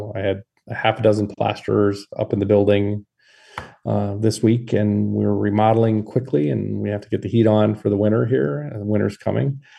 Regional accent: Midwest, United States; accent: Midwest; There's my Midwest accent coming through.

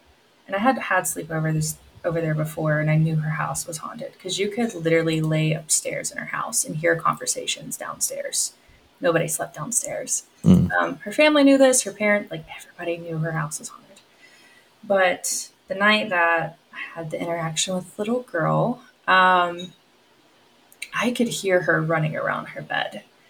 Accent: Virginia, United States; I grew up in Virginia. Virginia is just a lot of war history.

